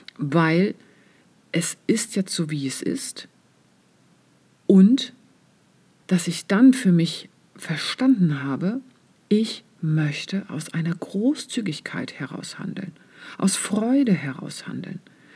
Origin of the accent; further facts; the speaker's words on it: East Germany, Germany; ich bin ja im Osten aufgewachsen